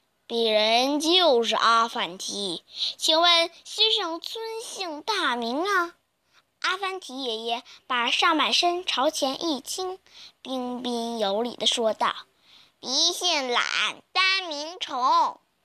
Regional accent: Shenyang, Liaoning, China; 我来自辽宁省沈阳市，

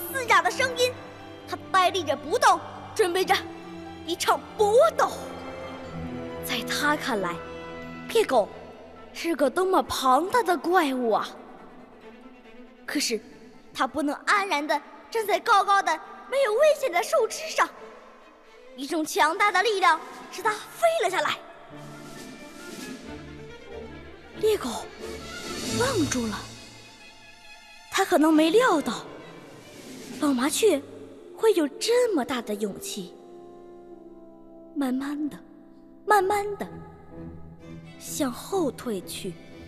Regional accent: Dalian, Liaoning, China; 今年九岁了，我来自辽宁省大连市甘井子区周水子小学。

